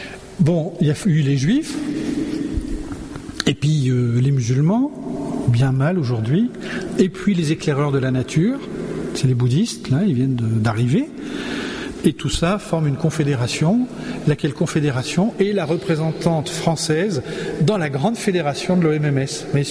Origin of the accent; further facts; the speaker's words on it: France; Nous, on est français, hein